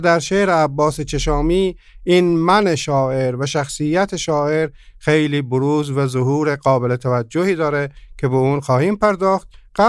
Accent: Herat, Afghanistan; حالا من اگه خواسته باشم یک مقداری به شهر خودمون هرات اشاره بکنم

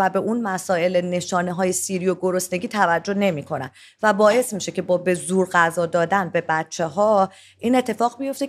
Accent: Iran; خب ببینید ما ایرانی هستیم

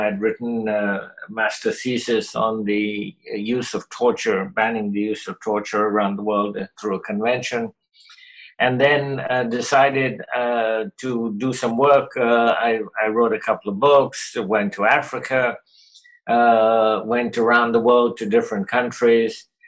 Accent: Kolkata, West Bengal, India; growing up in Calcutta, where there was a great deal of poverty at that time

